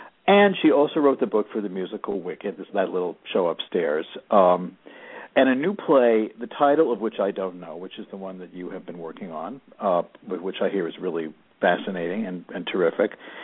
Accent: Port Washington, New York, United States; But that part of Long Island was the North Shore. Winnie grew up in Roslyn. I grew up in Port Washington

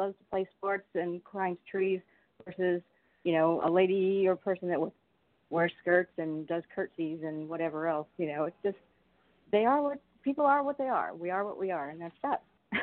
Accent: West Covina, California, United States; born there; I was born there.

